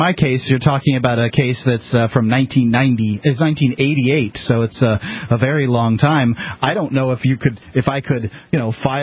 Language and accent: English; Florida, United States; the ability to vote in a few states, including Florida, my home state.